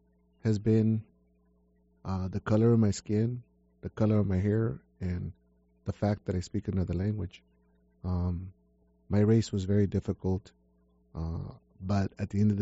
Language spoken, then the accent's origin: English; United States; But I'm an American. At the end of the day, I'm an American.